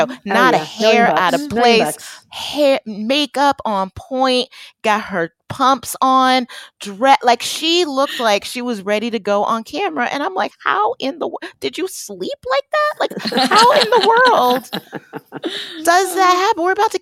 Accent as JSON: {"language": "English", "town": "Detroit", "region": "Michigan", "country": "United States", "tie": "born or raised there", "said": "And my real hometown too, Detroit."}